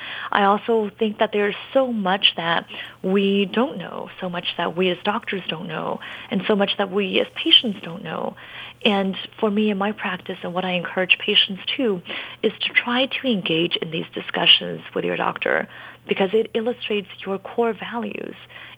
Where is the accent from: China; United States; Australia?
China; I grew up in China